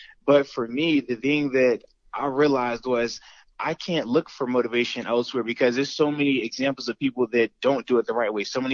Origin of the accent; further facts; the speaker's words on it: Norfolk, Virginia, United States; Yeah, so for me, I grew up in Norfolk, Virginia, right down by Virginia Beach.